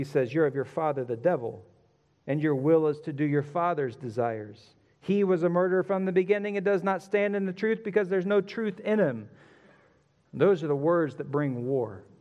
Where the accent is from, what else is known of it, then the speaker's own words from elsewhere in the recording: Hutchinson, Kansas, United States; I'm from Hutchinson. Greatest thing about Hutchinson is the state fair and the food that comes along with it.